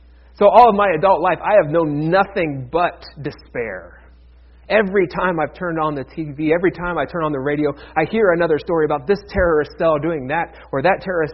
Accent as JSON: {"language": "English", "region": "Ohio", "country": "United States", "tie": "born or raised there", "said": "from my home state of Ohio. So I feel like I'm doubly in the middle of this. Not only is it in my backyard here, but that hatred came out of my hometown."}